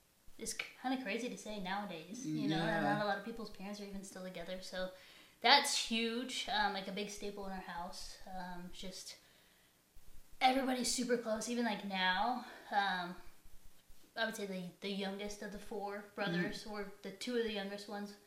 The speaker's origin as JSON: {"language": "English", "town": "Wellington", "region": "Kansas", "country": "United States", "tie": "born or raised there", "said": "I am 31 years old. I am Hispanic. I am originally from Wellington, Kansas"}